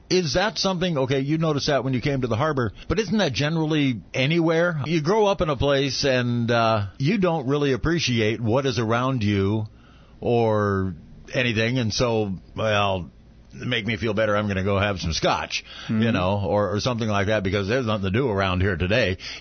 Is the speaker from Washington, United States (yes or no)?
yes; Tacoma, Washington, United States; I grew up in Tacoma.